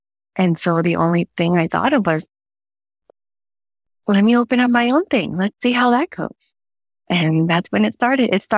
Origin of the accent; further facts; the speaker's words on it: El Centro, California, United States; I'm from El Centro, California